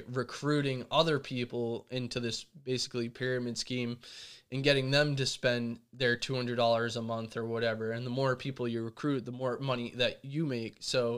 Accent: East Coast, United States; now in San Diego, United States; Like, I'm from the East Coast originally, and, like, the weather here makes such a difference in my ability to breathe.

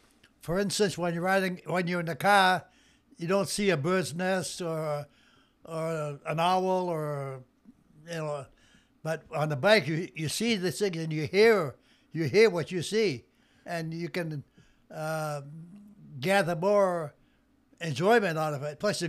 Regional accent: Lewiston, Maine, United States; Then we moved across. About 100 feet from here, then I bought this house after I got married.

